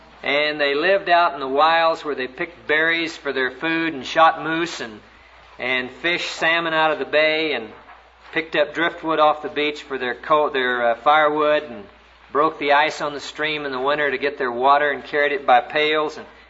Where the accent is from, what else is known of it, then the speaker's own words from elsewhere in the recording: Texas, United States; Yeah, I'm a Texan. I've told some of you that I'm a deflated Texan. Do you know what that means? That's someone who's married to an Alaskan.